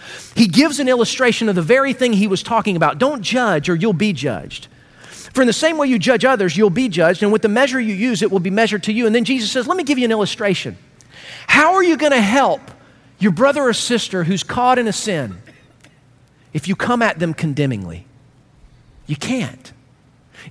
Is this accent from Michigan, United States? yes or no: no; Georgia, United States; But you know, I'm from Georgia, not Babylon.